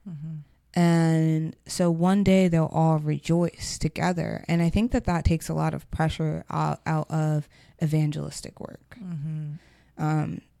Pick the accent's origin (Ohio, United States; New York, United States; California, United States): Ohio, United States; Like, we're from Ohio, and there's like, our hometown has a Johnny Appleseed plaque.